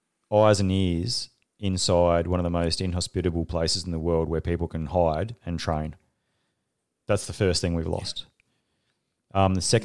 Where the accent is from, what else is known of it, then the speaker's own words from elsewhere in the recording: Australia; remember being in a room in Hawaii with Special Operations Commander Pacific, you know, back in the day as the Australian sort of guy there